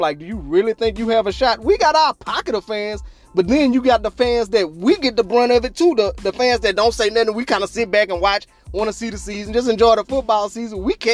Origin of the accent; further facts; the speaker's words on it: Louisiana, United States; I'm from Louisiana. My whole family around me are Saints fans, but my dad was a Cowboy fan.